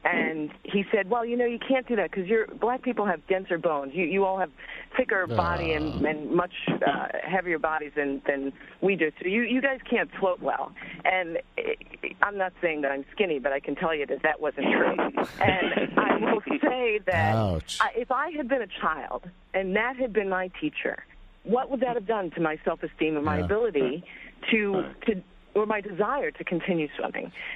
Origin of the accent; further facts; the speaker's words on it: New York City, New York, United States; I didn't learn to swim. I grew up in the Bronx. My parents are from the Caribbean